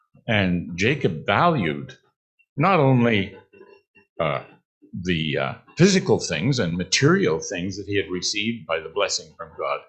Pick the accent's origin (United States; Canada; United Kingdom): Canada; like I'm a Canadian, like we have in Canada.